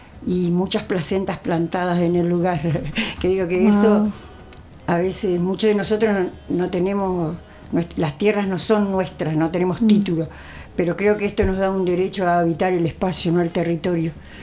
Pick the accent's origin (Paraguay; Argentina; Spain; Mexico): Argentina; Entre Ríos; yo vengo de Entre Ríos, no estoy muy lejos tampoco de la cultura en cuanto a la tierra, porque mis abuelas, mis abuelos son todos de ese lugar, ¿no?, por parte de la línea materna